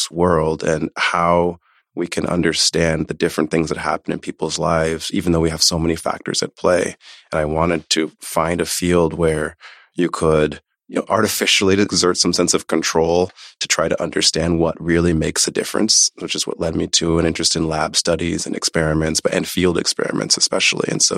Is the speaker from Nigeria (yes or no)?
no; Omaha, Nebraska, United States; also born or lived in New York City; My family is originally from Haiti, my parents' generation. I was born in New York City, grew up in Omaha, Nebraska.